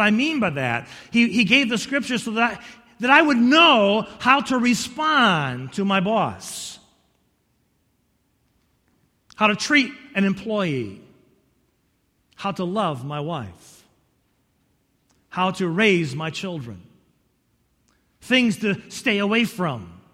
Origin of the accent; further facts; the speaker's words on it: Fremont, Michigan, United States; born there; In fact, I was born in Fremont, Michigan.